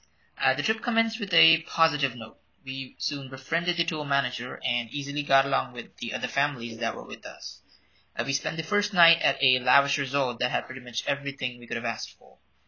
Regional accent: Mumbai, Maharashtra, India; English is a second language; from India. I'm 16

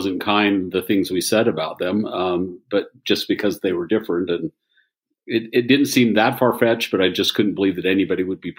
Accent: Bountiful, Utah, United States; I grew up in Bountiful

